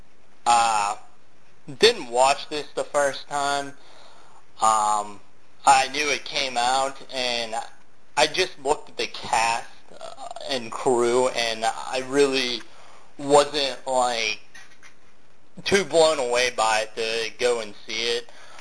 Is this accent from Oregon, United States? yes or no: no; Pennsylvania, United States; Pennsylvania is my home state. So, I feel really connected to this young man.